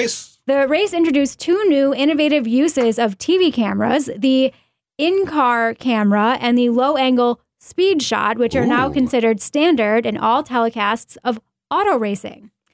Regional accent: Wayne County, United States; I don't know that I've ever talked about NASCAR or racing, which is weird because I'm from Wayne County.

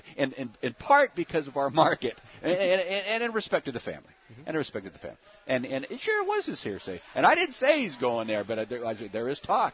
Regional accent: Hanford, California, United States; I was raised in Hanford.

